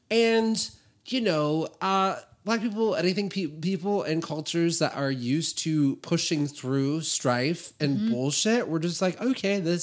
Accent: California, United States; this is why I've moved away from New York and I'm back in fucking California with my people

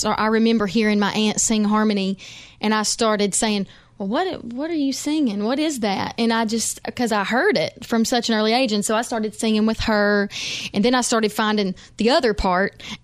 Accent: Pigeon Forge, Tennessee, United States; now in Nashville, United States; I grew up in Pigeon Forge. I ended up just really, I knew that I wanted to be in Nashville someday. So I did Pigeon Forge, moved to Nashville when I was 20 years old.

